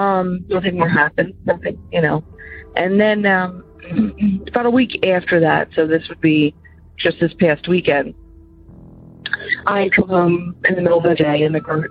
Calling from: Pennsylvania, United States; I'm calling from Pennsylvania.

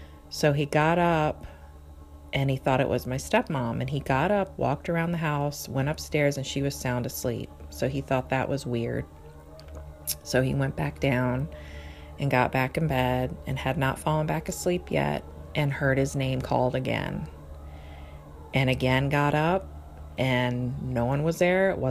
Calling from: Richmond, Virginia, United States; I'm calling from Richmond, Virginia.

